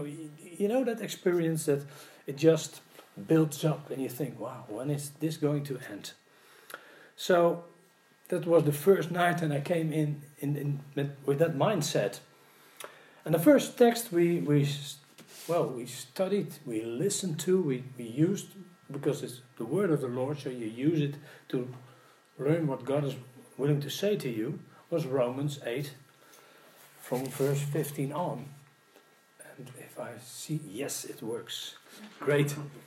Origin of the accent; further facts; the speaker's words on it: Netherlands; English is a second language; And I'm a native of the Netherlands, born and raised there. So English is my second language.